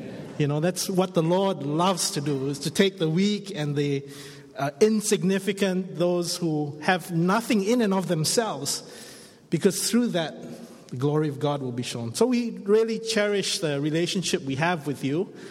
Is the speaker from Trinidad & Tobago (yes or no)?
no; Singapore; moved away as an adult; now in Toronto, Canada; I'm originally from Singapore. I was ordained in the Diocese of Singapore. And I came here in 2009 to pursue a doctorate in theology at Wycliffe College at the University of Toronto.